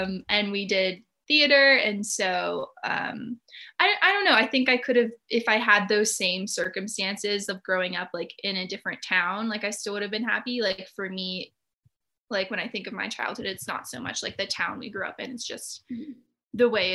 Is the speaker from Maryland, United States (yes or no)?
no; Elk Grove, California, United States; We are from the charming town of Elk Grove, California.